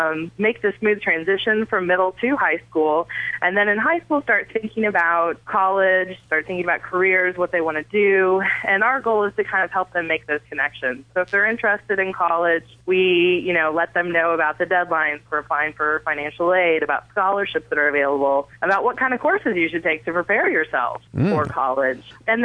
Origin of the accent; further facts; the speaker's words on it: Indiana, United States; also born or lived in Texas; Originally, well, I was born in Texas, but I always say I'm from Indiana because I pretty much was raised there.